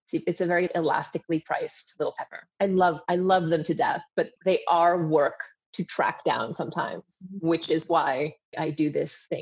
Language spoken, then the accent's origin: English; Hong Kong; So I grew up in Hong Kong.